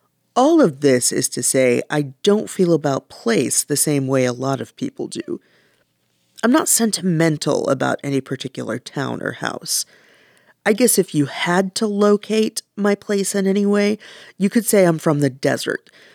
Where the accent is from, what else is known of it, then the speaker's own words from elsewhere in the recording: Texas, United States; It matters that I'm from Texas. That affects the way I talk and think and eat and a whole host of things.